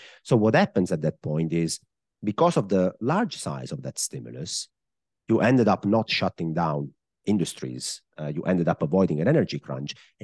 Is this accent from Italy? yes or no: yes; Italy; accent: Italian; English is a second language; Look, I am Italian, I guess. I mean, if somebody didn't know that by my accent at this point in the podcast, I guess it's very clear where I'm from.